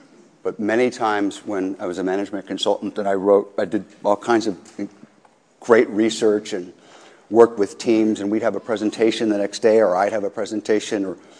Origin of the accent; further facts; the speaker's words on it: Walnut Creek, California, United States; of which one of them was my first girlfriend growing up in Walnut Creek